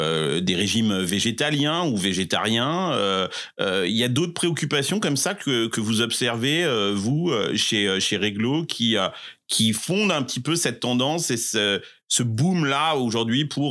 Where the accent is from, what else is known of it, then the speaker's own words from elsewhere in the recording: Limoges, Nouvelle-Aquitaine, France; moi, je suis de Limoges, hein, je suis de la campagne